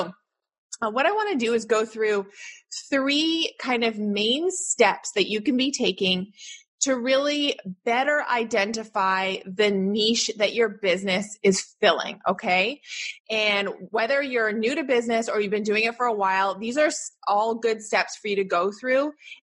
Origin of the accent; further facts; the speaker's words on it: Canada; accent: Canadian; And yes, I'm Canadian, so I say niche, not niche.